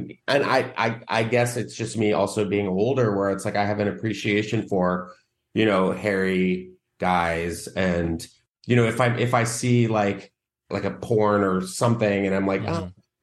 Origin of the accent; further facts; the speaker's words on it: Texas, United States; You know, I was growing up in Texas, so I'm like looking at these